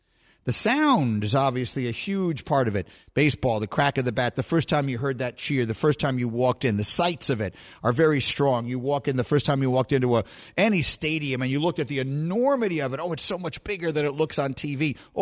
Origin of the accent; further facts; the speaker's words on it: New York City, New York, United States; I grew up in New York City. I grew up a crazy fan of the Knicks, as I told you.